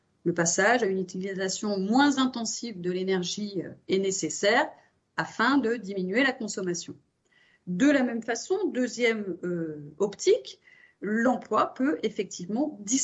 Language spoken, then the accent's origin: French; Hauts-de-France, France; on l'a vu bien dans le nord de la France, ma région d'origine